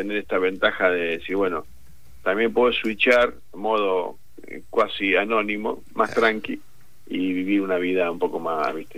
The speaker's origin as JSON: {"language": "Spanish", "town": "Rosario", "region": "Santa Fe", "country": "Argentina", "tie": "born or raised there", "said": "Yo viví en Rosario, nací en Barrio Ludueña. Que es muy barrio, es muy, digamos, ferroviario, vías, ¿viste? Inundación. Muy cero glamour."}